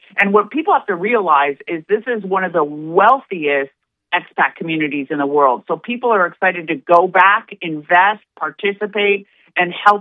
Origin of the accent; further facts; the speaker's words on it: Los Angeles, California, United States; I tell people that's where I grew up. I grew up in Tarangelis, as we call it.